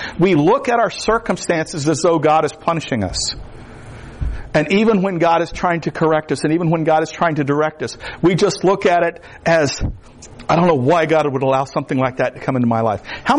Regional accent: Florida, United States; I grew up in the Everglades. You know, alligators, now pythons

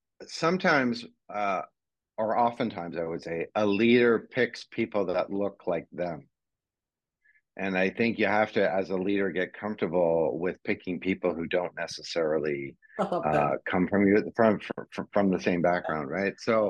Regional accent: Canada; And, you know, we're in Australia today. I come from Canada.

